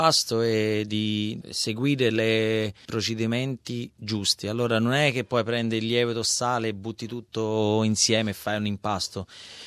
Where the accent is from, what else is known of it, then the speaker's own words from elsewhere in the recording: Australia; perché sono australiano, allora australiano, genitori italiani, allora per me c'ho due tradizioni nel mio sangue che sono orgoglioso, sia l'italiano sia